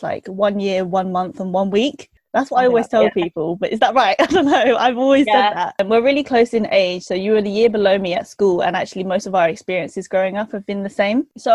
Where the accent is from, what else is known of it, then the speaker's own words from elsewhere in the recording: United Kingdom; born there; Trust me, as a British-born Chinese person, I know.